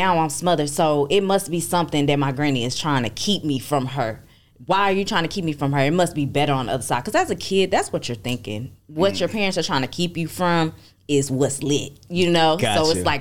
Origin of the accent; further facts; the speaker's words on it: Arlington, Texas, United States; I'm from Arlington, Texas. That's out there by Dallas, D-Town.